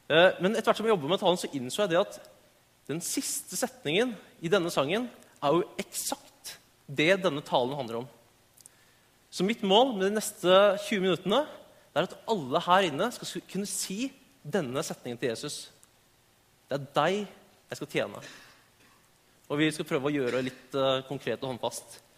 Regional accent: Oslo, Norway; Jeg født og oppvokst her i Oslo faktisk.

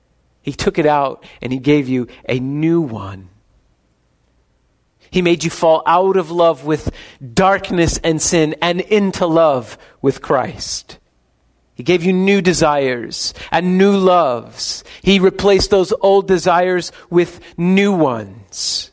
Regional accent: United States; I mean, I'm American. I don't like people telling me what to do. It's not in my blood.

